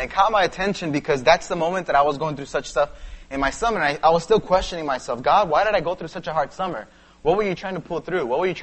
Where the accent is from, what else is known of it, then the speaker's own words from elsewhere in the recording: California, United States; now in Kansas, United States; My comfort zone is Kansas. I'm from Southern California.